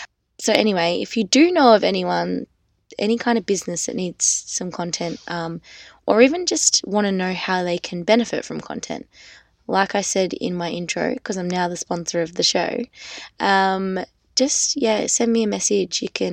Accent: Australia; I'm just an Australian girl with the world at her feet

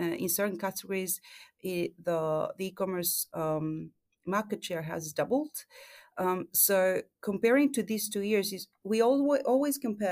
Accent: Argentina; English is a second language; moved away as an adult; now in Sweden; I don't come from Sweden. I come from Argentina, and I've been living in Sweden for 10 years

